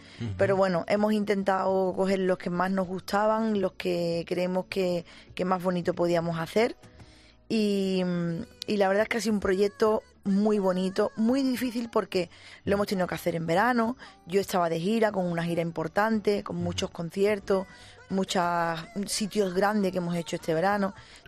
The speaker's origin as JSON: {"language": "Spanish", "region": "Andalusia", "country": "Spain", "said": "verdad que en Andalucía tenemos todos mucha costumbre de, además de celebrar todo, porque somos de feria, somos de Navidad, somos de Semana Santa"}